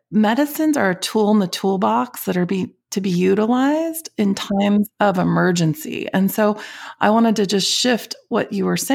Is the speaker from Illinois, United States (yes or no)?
yes; Schaumburg, Illinois, United States; I grew up in Schaumburg, Illinois.